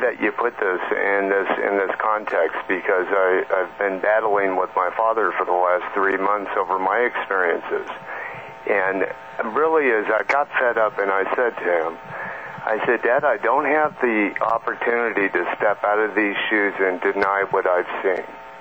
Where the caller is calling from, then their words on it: Hot Springs, Arkansas, United States; Hi, Kevin. … outside of Hot Springs, Arkansas again.